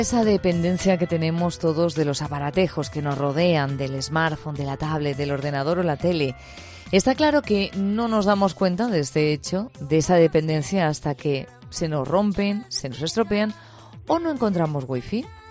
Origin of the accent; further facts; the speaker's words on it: Spain; los españoles somos los europeos que más utilizamos los móviles